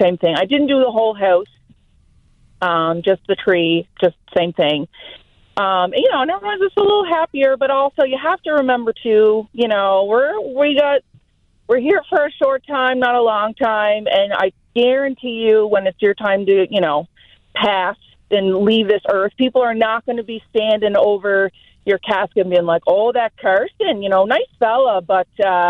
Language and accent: English; Canada; accent: Canadian; Sorry, my accent, my Canadian accent's coming in strong.